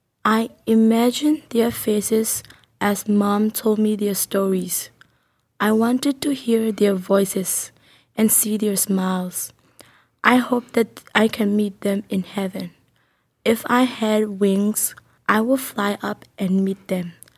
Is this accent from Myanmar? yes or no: yes; Myanmar; I'm a refugee from Burma or Myanmar.